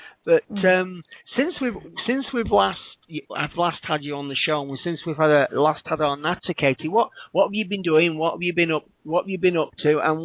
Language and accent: English; Blackpool, North West England, United Kingdom; I know she's sitting at home in my hometown Blackpool